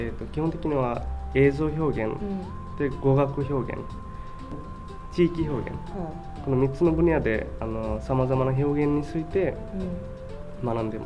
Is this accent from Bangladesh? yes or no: yes; Bangladesh; Japanese is a second language; now in Sendai, Japan; バングラデシュ出身です。現在昭恵学院大学の3年生で勉強してます。仙台に来て6年です。日本に来ても6年です。ずっと仙台にいます。